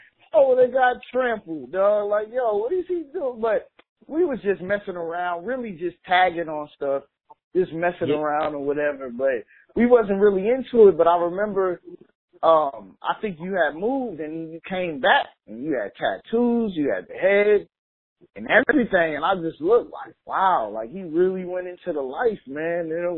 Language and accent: English; New York, United States; I come from New York, where it's like, they have Dominicans, they got Puerto Ricans, they got Latin Kings out here.